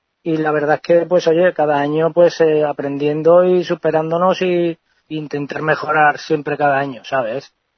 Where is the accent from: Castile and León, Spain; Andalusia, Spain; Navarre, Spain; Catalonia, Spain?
Andalusia, Spain; Cádiz; now in Zaragoza, Spain; porque yo soy de Cádiz, ¿no? Lo que pasa es que llevo ahora 30 años ya aquí viviendo en Zaragoza.